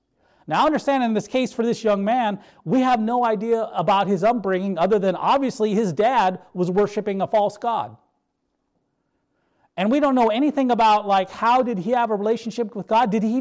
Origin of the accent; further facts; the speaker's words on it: the Dakotas, United States; I'm pretty sure, like, I don't know, growing up in the Dakotas, I'm pretty sure any one of those things on the list would be, you know, you'd be in trouble.